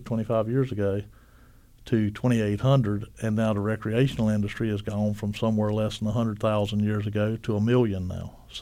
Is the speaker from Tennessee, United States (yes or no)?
no; Wrightsville Beach, North Carolina, United States; because I grew up on Wrightsville Beach, so, you know, I've seen it for a long time.